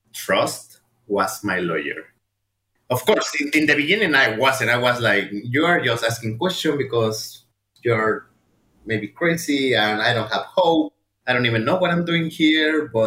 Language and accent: English; Mexico; accent: Mexican; English is a second language; because my English wasn't as good as now. I'm pretty sure that people can tell that I have an accent, my Mexican accent, I like to call it.